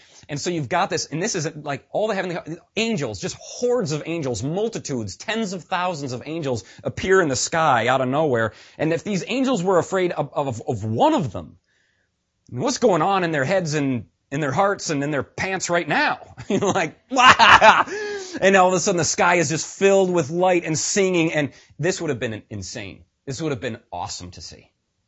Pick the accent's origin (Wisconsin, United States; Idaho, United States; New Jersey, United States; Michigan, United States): Wisconsin, United States; I grew up in West Central Wisconsin, dairy farm all over the place. Everybody's got a dairy farm.